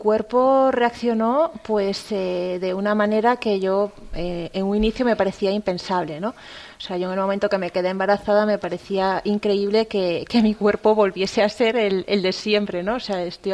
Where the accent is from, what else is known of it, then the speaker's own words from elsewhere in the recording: Aldán, Galicia, Spain; aquí en Galicia, bueno, yo soy de Aldán, de Cangas do Morrazo, vivo en Ogrove, pero entreno en Pontevedra.